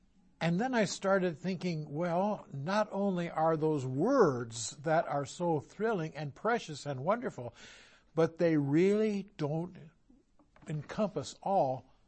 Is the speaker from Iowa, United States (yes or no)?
yes; Iowa, United States; I come from Iowa. You can't tell that, can you? But nonetheless, I come from Iowa